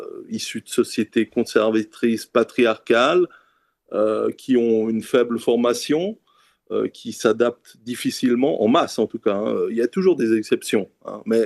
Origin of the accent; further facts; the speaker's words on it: Switzerland; born there; Il a trouvé un travail ici en Suisse, c'est pour ça que je suis né en Suisse.